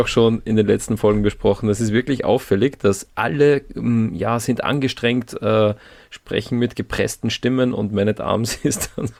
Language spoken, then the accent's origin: German; Austria; sagen wir jetzt als Österreicher eher nicht so